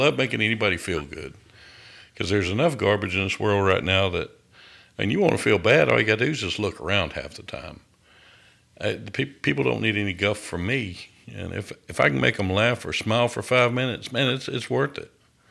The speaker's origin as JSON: {"language": "English", "town": "Athens", "region": "Georgia", "country": "United States", "tie": "born or raised there", "said": "I grew up around Athens, so I know"}